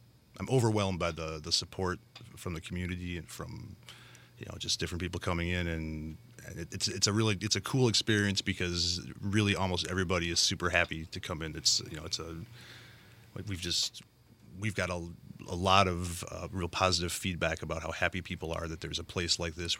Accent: Milwaukee, Wisconsin, United States; also born or lived in San Diego; I grew up in the Milwaukee area, and that's where I met my lovely wife, Leslie. We moved to San Diego in the early 2000s, lived out there for a while

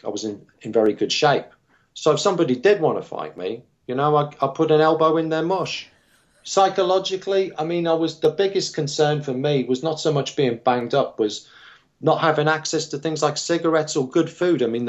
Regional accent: England, United Kingdom; Of course, I'm English and it happens all the time.

